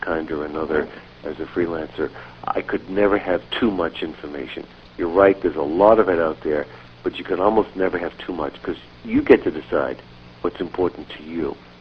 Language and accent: English; Boston, Massachusetts, United States; I wouldn't say I'm from Massachusetts necessarily. That might throw a few people. I might say I'm from Boston